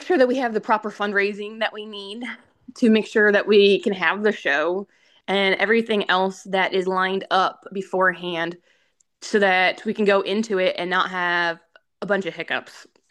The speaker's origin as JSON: {"language": "English", "region": "Iowa", "country": "United States", "said": "We hail from Glaubbrook, Iowa, and we have around 20 head here with 3 to 6 foals every year."}